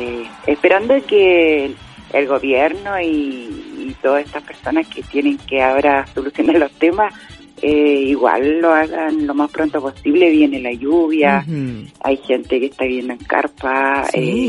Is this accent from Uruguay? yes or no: no; Temuco, Araucanía, Chile; born there; Yo nací en Temuco y después mi mamá me trajo a estos lados. Pero yo me vine acá hace 26 uh-huh. años